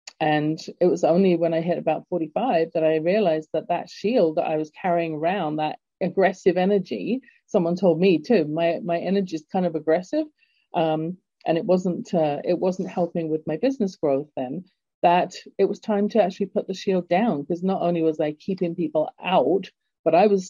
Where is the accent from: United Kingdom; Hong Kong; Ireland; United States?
United Kingdom; England; but growing up in England, excuse me, my father came back from World War II with a bullet in Dunkirk.